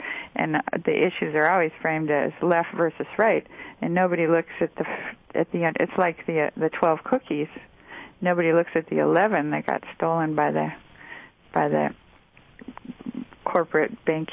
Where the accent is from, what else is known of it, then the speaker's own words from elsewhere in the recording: Dearborn, Michigan, United States; Yeah, I grew up in Dearborn, Michigan, which is Henry Ford City.